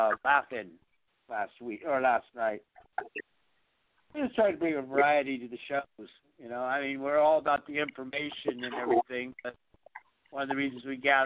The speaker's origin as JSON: {"language": "English", "region": "California", "country": "United States", "tie": "born or raised there", "said": "Well, that's one thing that's been nice about being born and raised in California. We've been spoiled. I mean, we live a spoiled life here in California"}